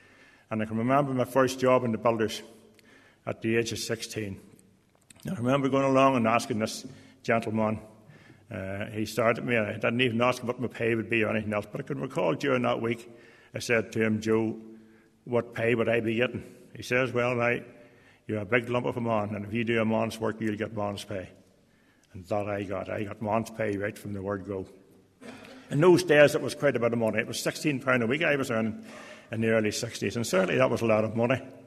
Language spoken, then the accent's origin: English; Carryduff, Northern Ireland, United Kingdom; born there; I come from County Down. I was born in a place called Kerryduff, or Drumalig, Kerryduff.